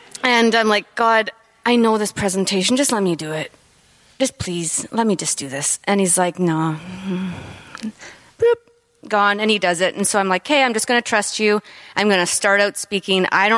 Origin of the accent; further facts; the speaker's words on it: Toronto, Ontario, Canada; now in United States; we came here from Toronto